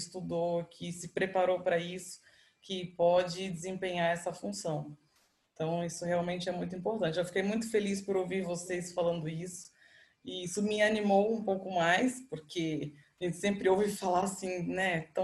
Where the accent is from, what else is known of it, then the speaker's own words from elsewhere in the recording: Brazil; now in Portugal; Porque se no Brasil, que é um país, na minha opinião, como brasileira, é menos desenvolvido, isso aconteceu. Eu acredito que aqui em Portugal isso logo mais conseguiremos alcançar